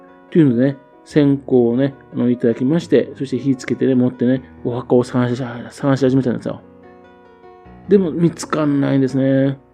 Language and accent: Japanese; Fukushima, Japan; その会津があるね、福島県から来ましたよ、と。